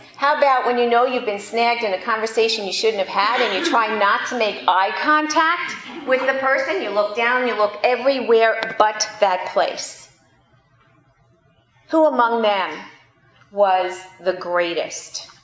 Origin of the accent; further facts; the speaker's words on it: New York, United States; When I was a kid growing up in New York